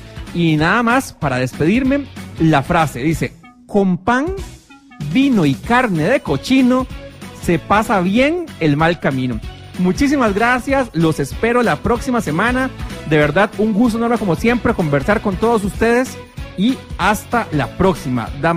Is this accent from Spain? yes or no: no; Heredia, Costa Rica; Yo soy de Heredia y puedo pasar de pronto ahora en la de menos.